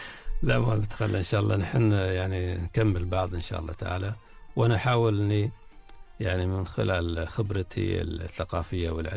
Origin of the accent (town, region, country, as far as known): United Arab Emirates